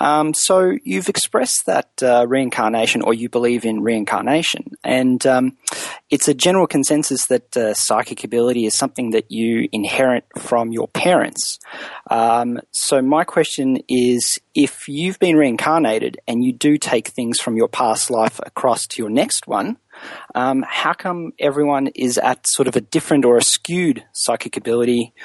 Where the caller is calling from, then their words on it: Australia; I'm calling from Australia.